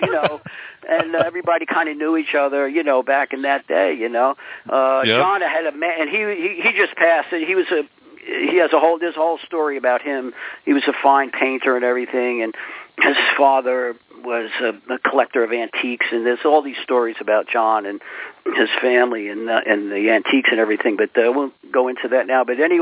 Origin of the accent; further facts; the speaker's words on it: Brooklyn, New York, United States; when I was a kid, growing up in Brooklyn, after my father had retired, we settled back in Brooklyn. I was living on Avenue U.